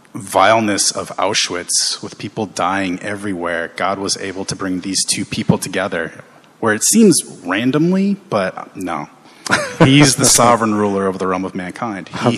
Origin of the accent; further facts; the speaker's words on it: Chicago, Illinois, United States; born there; I was born in the States, so I was born in Chicago, or outside of Chicago.